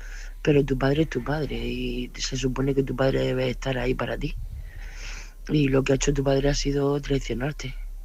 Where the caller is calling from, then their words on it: Murcia, Region of Murcia, Spain; de Murcia.